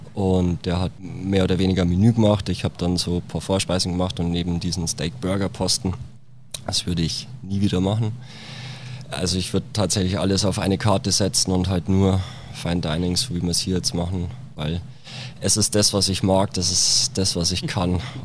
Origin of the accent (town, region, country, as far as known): Schrobenhausen, Bavaria, Germany; born or raised there